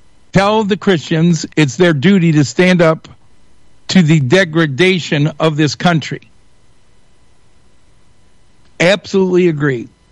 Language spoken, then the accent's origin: English; Michigan, United States; I'm from Northern Michigan.